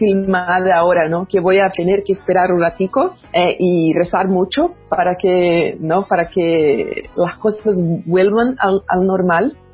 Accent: Brazil; Spanish is a second language; pero yo soy brasileña, yo estoy en este terreno

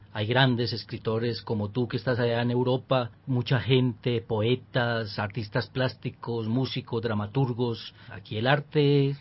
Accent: Colombia; nosotros somos irrepetibles, somos maravillosos los colombianos.

